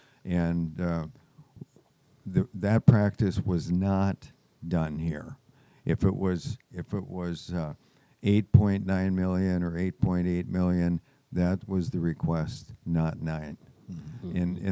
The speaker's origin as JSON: {"language": "English", "town": "Fergus Falls", "region": "Minnesota", "country": "United States", "tie": "born there", "said": "I was born in Fergus Falls. Rothsay was right down the road there."}